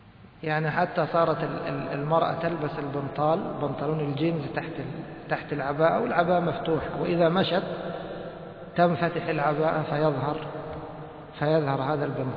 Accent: Egypt; كلهم يلبس القلنصوة كما عندنا في مصر مشهور هذا

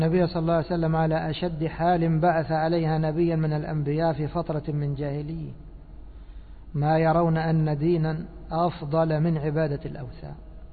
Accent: Egypt; مش أن يكون ولد زي ما بيقولوا عندنا في مصر مسبسب شعره

